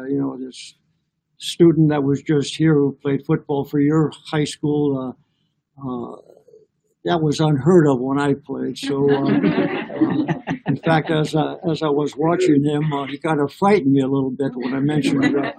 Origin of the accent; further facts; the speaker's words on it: Milwaukee, Wisconsin, United States; My greatest lesson taught as a child growing up in Milwaukee, Wisconsin, was that my parents tried to teach me to always be fair